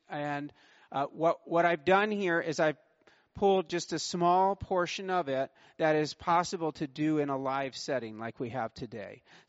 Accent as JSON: {"language": "English", "town": "Orlando", "region": "Florida", "country": "United States", "said": "I come from Orlando, Florida. Our heat and humidity during the summer is literally oppressive."}